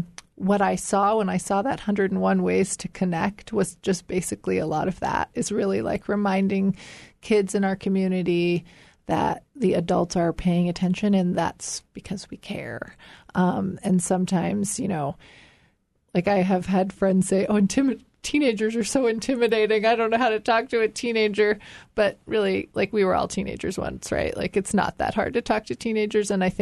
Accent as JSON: {"language": "English", "town": "Gustavus", "region": "Alaska", "country": "United States", "tie": "born or raised there", "said": "I grew up in a very, very small community. Anyone who knows me here knows that I grew up in Gustavus."}